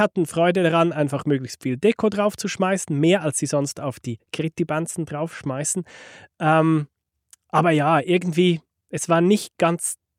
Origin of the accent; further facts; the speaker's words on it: Switzerland; weil bei uns in der Schweiz gehört das ja dazu